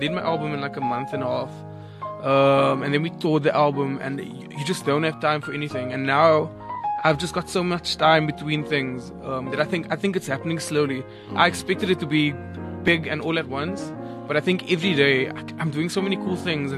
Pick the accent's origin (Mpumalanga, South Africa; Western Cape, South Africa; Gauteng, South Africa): Western Cape, South Africa; Cape Town; So I didn't know what was happening back home in Cape Town, obviously, because I'm from Cape Town.